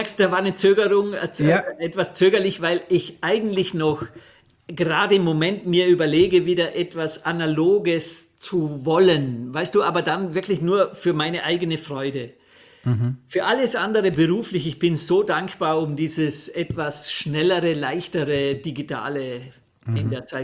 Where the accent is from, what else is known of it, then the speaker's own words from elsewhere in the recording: Vorarlberg, Austria; wenn du den Vorarlberger fragst